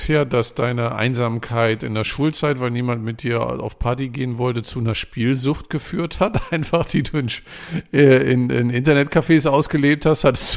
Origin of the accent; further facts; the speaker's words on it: Rostock, Mecklenburg-Vorpommern, Germany; also zumindest in meiner Heimat Rostock, dass es immer noch Schlittschuh-Disco gibt